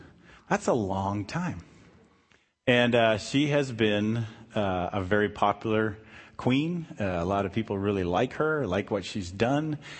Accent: Canada; now in United States; As many of you guys know, I was born and raised in Canada, and when I moved down here

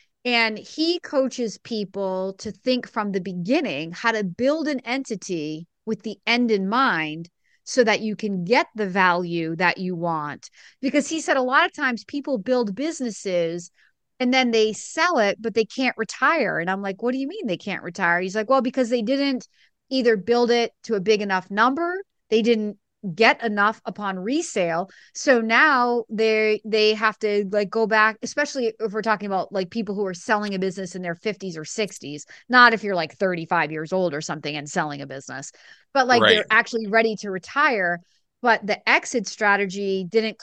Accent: New Hampshire, United States; Planet started right here in my hometown in southern New Hampshire.

